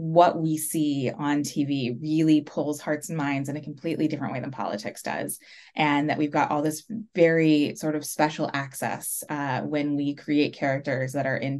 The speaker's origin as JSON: {"language": "English", "town": "Seattle", "region": "Washington", "country": "United States", "tie": "born or raised there", "said": "I grew up in Seattle, and West Coast kid, love being outside."}